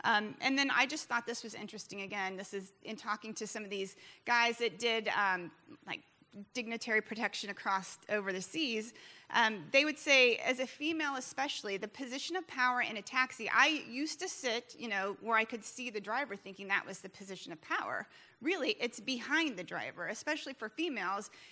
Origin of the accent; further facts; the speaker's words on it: Midwest, United States; and I'm from the Midwest, so I'm fairly personable and I'll talk to anyone